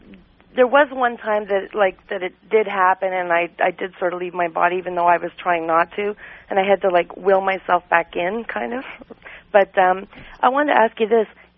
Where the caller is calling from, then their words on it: Toronto, Ontario, Canada; I'm calling from Toronto.